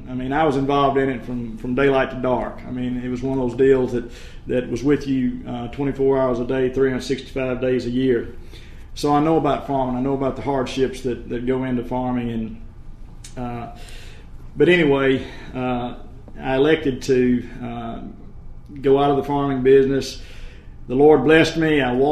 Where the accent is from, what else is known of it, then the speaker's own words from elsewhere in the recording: Arlington, Tennessee, United States; I am from Arlington, Tennessee, and my family has been in the farming business for 113 years.